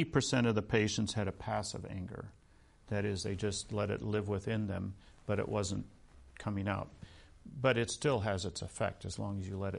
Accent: Wisconsin, United States; He teaches at the University of Wisconsin-Madison, which is near where I grew up in Wisconsin, in the educational psychology department.

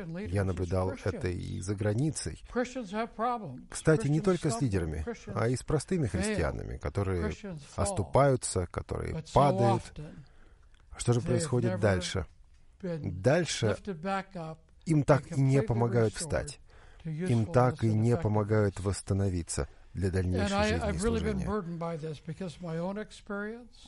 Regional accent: United States; я из Соединенных Штатов, я живу в Аризоне.

